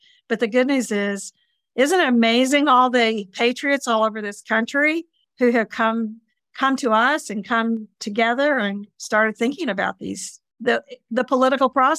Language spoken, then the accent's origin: English; Oklahoma, United States; I cut my political teeth as a Democrat growing up in Oklahoma and was a Democrat in the legislature.